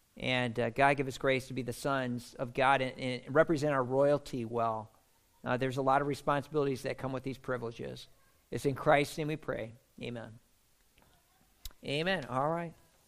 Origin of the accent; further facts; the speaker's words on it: United States; if somebody really has a problem with the fact that I'm American.